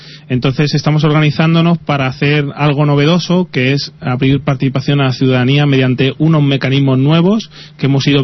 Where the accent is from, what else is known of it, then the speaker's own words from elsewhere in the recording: Pinto, Community of Madrid, Spain; soy nacido, he vivido en Pinto y tengo mucho aprecio a este municipio.